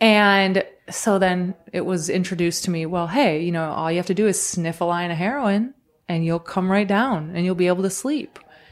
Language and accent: English; Detroit, Michigan, United States; first language Croatian; Croatian was my first language, but, you know, grew up speaking English, watching TV, and going to school.